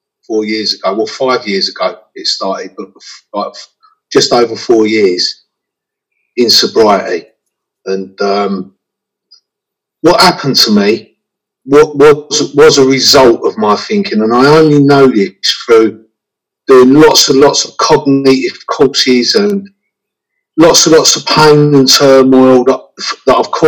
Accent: Clerkenwell, London, United Kingdom; And I'm 53. I come from Clerkenwell.

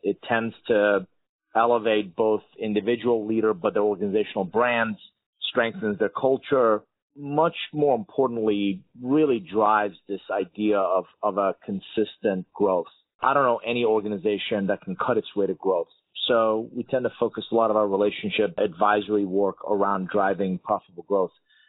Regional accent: Iran; English is a second language; now in United States; I'm originally from Iran. I immigrated in the U.S. 1981 with $100, a suitcase, didn't know anybody, and didn't speak a word of English.

